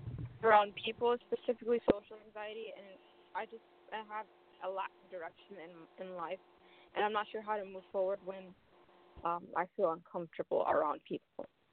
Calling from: Columbus, Ohio, United States

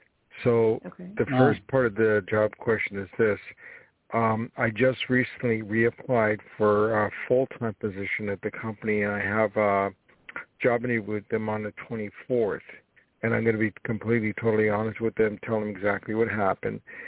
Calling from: New York, United States; I'm calling from New York.

